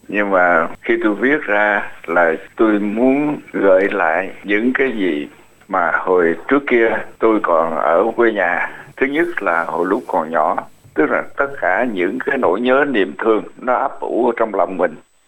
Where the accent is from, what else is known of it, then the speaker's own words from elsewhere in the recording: Mekong Delta, Vietnam; những cái tiếng đó thường dùng ở miền Tây Nam Phật, vì tôi xuất thân từ miền Tây Nam Phật. Nhưng mà nó thật ra thì cái tiếng Việt trong đầu của tôi đó bây giờ nó cũng có lai nhiều miền rồi.